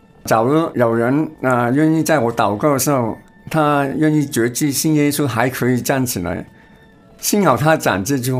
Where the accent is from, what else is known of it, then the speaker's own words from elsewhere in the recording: Hong Kong; 那时我才15岁，在中学里面读初三、其实我从小也在香港一些基督教学校读书